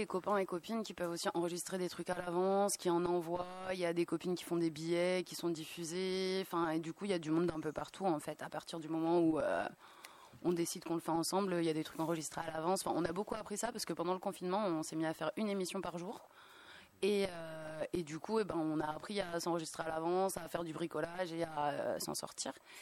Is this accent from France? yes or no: yes; Brittany, France; Crasbreit, je préfère en tant que bretonne reprendre.